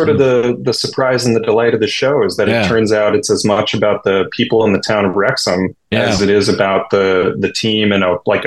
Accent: Minneapolis, Minnesota, United States; Oh, yeah. That was The Simpsons for sure.

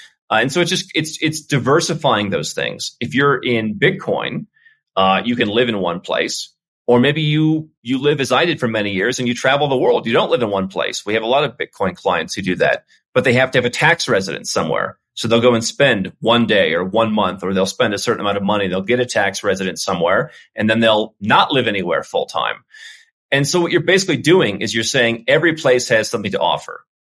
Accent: United States; I come from the United States. I gave up U.S. citizenship.

